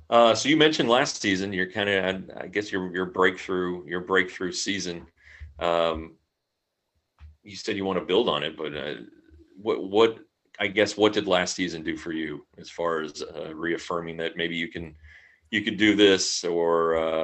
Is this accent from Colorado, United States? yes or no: yes; Colorado, United States; And I'm from Colorado, so I know snow.